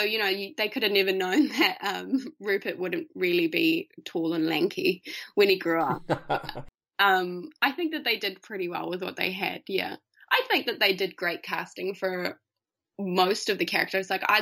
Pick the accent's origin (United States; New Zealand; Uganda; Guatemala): New Zealand; Oh, I didn't know anything about him outside of Harry Potter, but I'm from New Zealand, so that's what I'm using as my excuse.